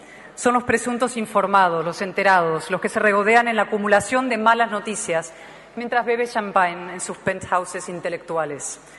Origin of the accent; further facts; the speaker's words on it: Spain; Vengo de España con un mensaje de esperanza.